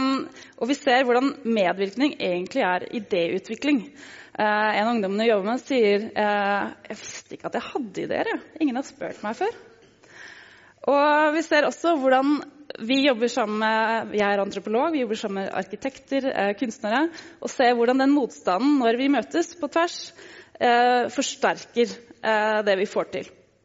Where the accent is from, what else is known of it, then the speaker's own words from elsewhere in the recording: Vestby, Akershus, Norway; Jeg har vokst opp i Pepperstad skog, inne i skaven i Vestby